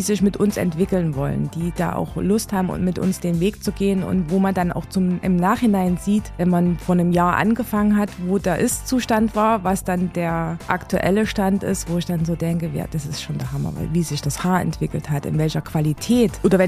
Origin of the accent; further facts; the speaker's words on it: Gera, Thuringia, Germany; Also ich bin in Gera geboren, habe hier meine Ausbildung gemacht. Also ich bin schon immer hier gewesen.